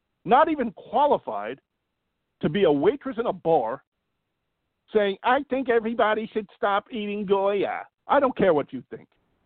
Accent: New York, United States; I'm a New Yorker.

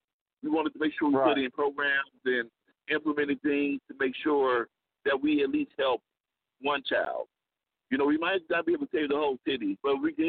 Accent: Chicago, Illinois, United States; Well, y'all, I want to check in real quick and let y'all know about what's been going on in my hometown of Chicago.

